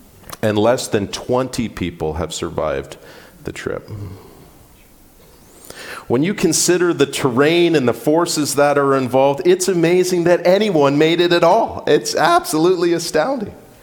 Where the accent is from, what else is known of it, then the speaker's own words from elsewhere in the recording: Colchester, Ontario, Canada; I grew up in Colchester, so I grew up just a few blocks away from Lake Erie.